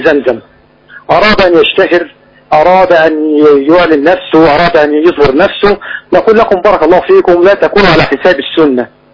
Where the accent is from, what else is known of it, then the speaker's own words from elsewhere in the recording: Egypt; now in Saudi Arabia; عندنا في مصر يعني او معنى صح هنا في المملكه